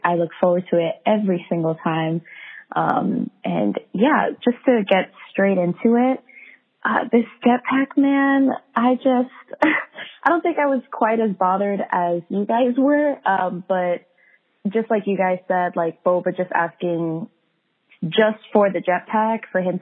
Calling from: Miami, Florida, United States; I'm calling you from Miami, Florida.

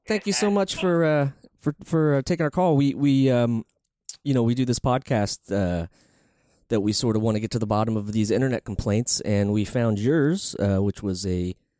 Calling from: New York City, New York, United States; We're calling from New York City.

